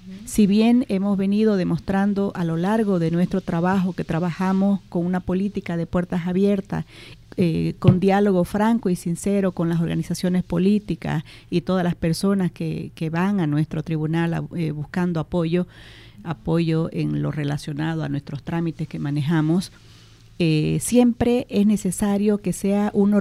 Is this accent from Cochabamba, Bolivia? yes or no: no; Santa Cruz, Bolivia; nosotros como cruceños tenemos otra idiosincrasia, otra forma de trabajo